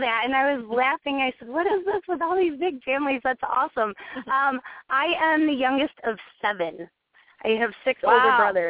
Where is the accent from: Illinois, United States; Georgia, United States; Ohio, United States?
Illinois, United States; Manhattan; I am originally from Moni, Illinois, out south of Tinley Park, north of Kankakee, Bourbonnais, a small little town.